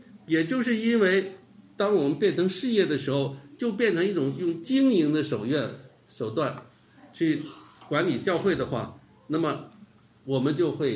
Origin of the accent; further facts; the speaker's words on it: Baotou, Inner Mongolia, China; 我是内蒙人，我从小在内蒙古包头市长大的，所以很多上大学的时候我就去了，比较靠南哈的地方去上大学